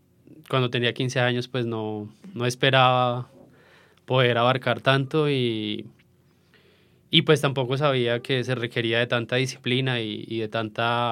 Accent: Tocaima, Cundinamarca, Colombia; also born or lived in Bogotá; Nací en Bogotá, pero crecí en un pueblo cercano a Bogotá que se llama Tocaima. Bueno, ahí crecí, tuve mi infancia allí.

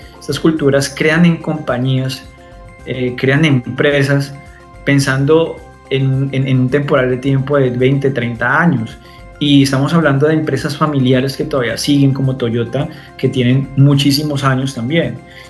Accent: Colombia; la inmediatez que nosotros como colombianos muchas veces tenemos.

